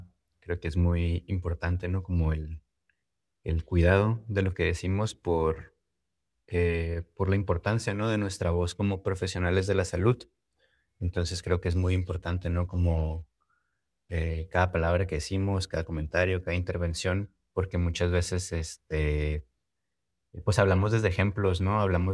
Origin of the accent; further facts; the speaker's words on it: Mexicali, Baja California, Mexico; yo tengo 33 años, soy de Mexicali, Baja California.